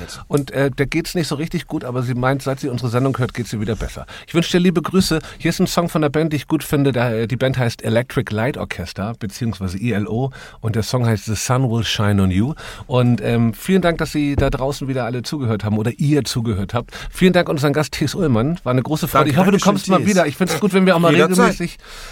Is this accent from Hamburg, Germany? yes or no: yes; Hamburg, Germany; Als Hamburger mag man das einfach so. Oder als Norddeutscher, glaube ich.